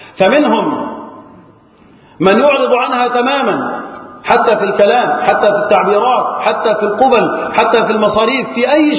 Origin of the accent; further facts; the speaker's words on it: Egypt; احفظ بلدنا مصر من الفتن، احفظ بلدنا مصر وسائر بلاد المسلمين